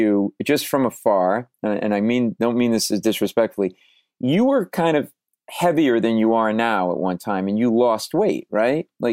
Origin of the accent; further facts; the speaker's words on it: Providence, Rhode Island, United States; one of them might be in Providence, Rhode Island, which is my hometown, which is a great food town.